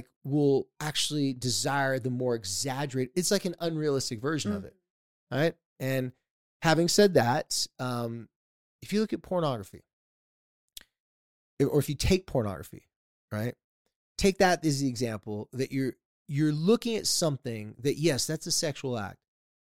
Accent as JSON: {"language": "English", "town": "San Diego", "region": "California", "country": "United States", "tie": "born or raised there", "said": "I grew up in San Diego, and there is a surf spot called Black's Beach, and there's a nude beach by it."}